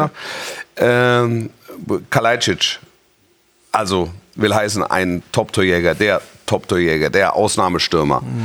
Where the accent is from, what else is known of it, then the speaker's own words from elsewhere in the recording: Baden-Württemberg, Germany; ich bin ja in der Nähe von Stuttgart groß geworden